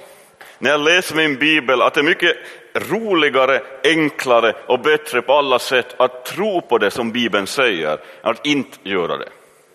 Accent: Ostrobothnia, Finland; Tänker nu jag som en österbottning.

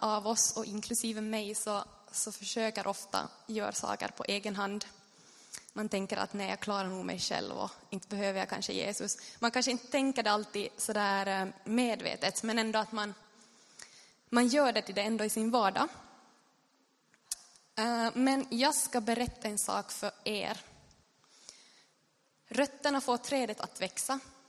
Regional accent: Bergö, Ostrobothnia, Finland; now in Vaasa, Finland; Och jag kommer från Bergö. Och det är en väldigt naturlig ö.

